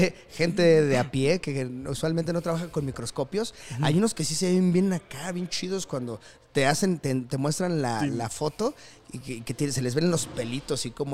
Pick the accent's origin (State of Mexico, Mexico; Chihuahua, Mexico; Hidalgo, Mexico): State of Mexico, Mexico; Chimalhuacán; Mira, yo crecí en Chimalhuacán